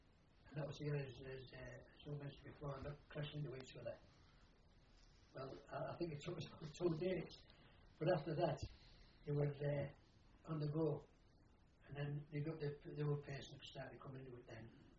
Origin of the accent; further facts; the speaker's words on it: Scotland, United Kingdom; I used to be porridge being Scottish, you know, and still you must have porridge.